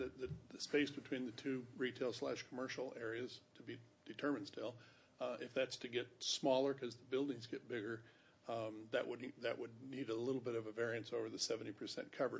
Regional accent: Edmonds, Washington, United States; I'm from Edmonds. Trust me.

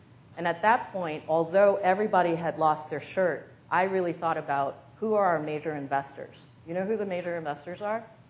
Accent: New York, United States; I'm a New Yorker who got to take this picture lying between the buildings.

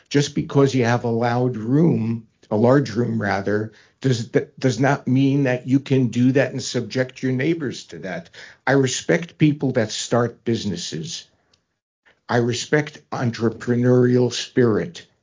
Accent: New York, United States; but I'm from New York, so I'm used to that.

